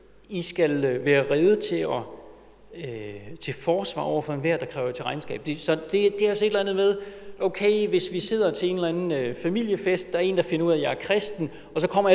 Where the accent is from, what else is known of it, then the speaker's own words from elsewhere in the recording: Copenhagen, Capital Region of Denmark, Denmark; det er, at vi danskere, vi er københavnere.